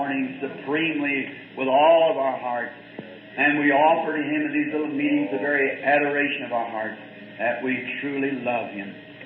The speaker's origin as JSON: {"language": "English", "region": "the South", "country": "United States", "said": "I'm a Southerner."}